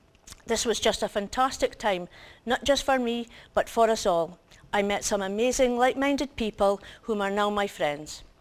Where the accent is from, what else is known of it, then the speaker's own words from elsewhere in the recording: Peterhead, Scotland, United Kingdom; also born or lived in Fraserburgh; I was born in the Broch, the youngest of four. I was still just a baby when we moved to Peterhead as my dad had started a new job.